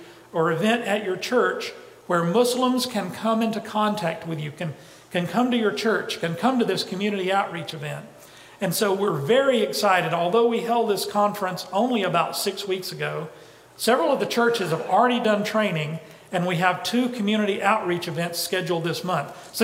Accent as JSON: {"language": "English", "region": "the South", "country": "United States", "lives_now": "Egypt", "said": "I'm a southerner from the United States, and I'm here in South Egypt to be with y'all here."}